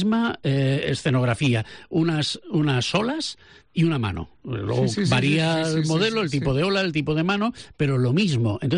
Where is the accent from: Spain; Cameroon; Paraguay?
Spain; Valencian Community; y como valenciano, por supuesto, colaborar de alguna manera a paliar esta desgracia.